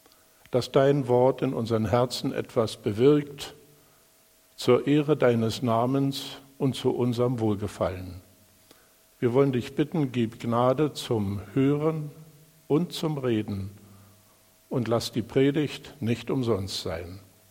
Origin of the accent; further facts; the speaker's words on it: Rostock, Mecklenburg-Vorpommern, Germany; Ich komme aus Rostock, aus der Brüdergemeinde